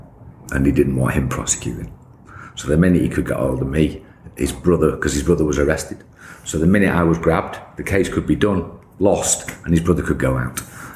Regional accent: United Kingdom; I'm just a British kid and we won't have that arrogance.

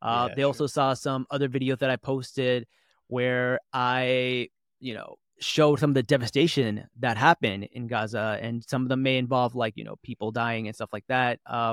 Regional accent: New Jersey, United States; I'm also a Pakistani. … I'm from New Jersey.

